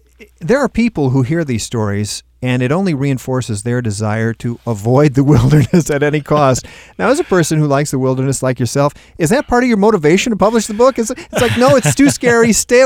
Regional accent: Chicago, Illinois, United States; You know, I grew up in Chicago, so I know what snow is about.

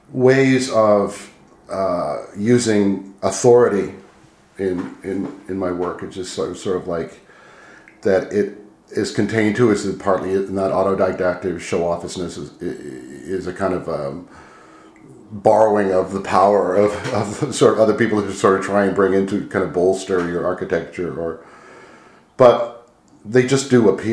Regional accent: Canada; also born or lived in Nanaimo, British Columbia; I was born in 58. And we grew up in Air Force bases all over Canada.

